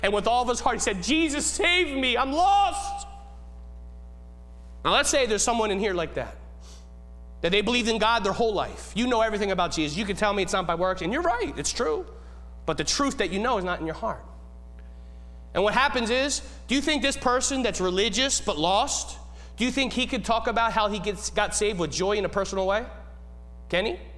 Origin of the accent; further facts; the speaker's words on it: United States; I know you. I'm one of you. I'm an American.